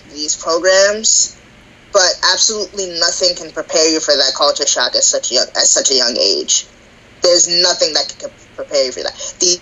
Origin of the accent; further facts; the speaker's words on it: New Jersey, United States; a roommate who literally thought I was going to do physical harm to her as she slept because I was from North New Jersey.